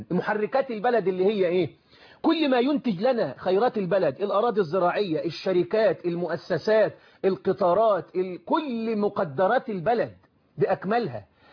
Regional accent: Rashid, Beheira, Egypt; أنا أسكن في يعني ولدت في البحيرة وأنا تبع مركز رشيد، عندنا بحيرة إدكو

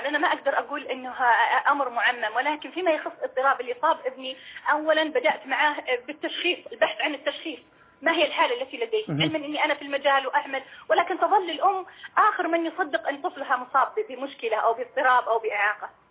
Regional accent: Saudi Arabia; هذا هو أكلنا مثلا إحنا كمجتمع سعودي

